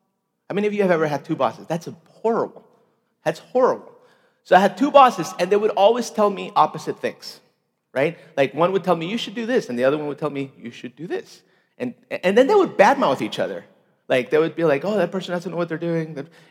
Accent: Bogotá, Bogotá Capital District, Colombia; English is a second language; I'm from Bogota, Colombia, hence my exotic accent.

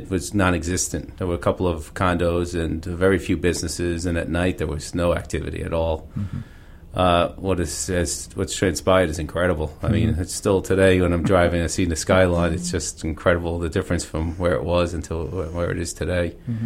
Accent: New York, United States; accent: blended New York-Pennsylvania; New York, Long Island, as you probably can tell by my accent.

